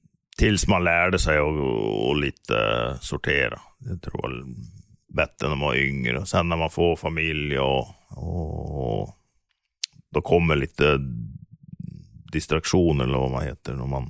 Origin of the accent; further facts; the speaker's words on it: Norway; Men det har stått faktiskt en tidningsartikel tidigt i karriären hemma i Norge också.